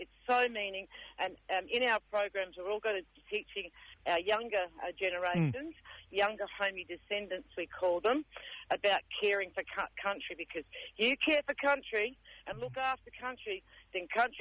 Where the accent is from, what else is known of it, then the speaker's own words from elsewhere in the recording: Western Australia, Australia; born there; I was born in Wajak Nungabuja, where the home was, and also where our bush block is. However, I would like to acknowledge my people. I am the Meningguran and Wadri, my elders, of this state in the great southern region.